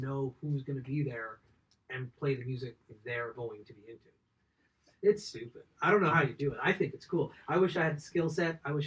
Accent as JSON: {"language": "English", "town": "Fort McMurray", "region": "Alberta", "country": "Canada", "tie": "born or raised there", "said": "I grew up in Fort McMurray."}